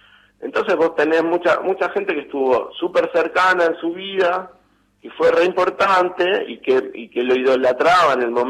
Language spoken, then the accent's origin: Spanish; Argentina; el ídolo que más nos representa como argentinos